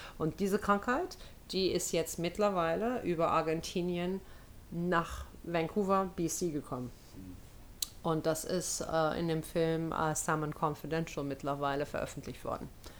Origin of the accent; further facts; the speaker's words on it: Hamburg, Germany; ich bin doch größtenteils in Hamburg aufgewachsen, teilweise aber auch auf dem Land. In der Nähe von, wie heißt das, Hammelwürden bei Drochtersen, Wischhafen. Das ist halt in Norddeutschland, so an der Elbe.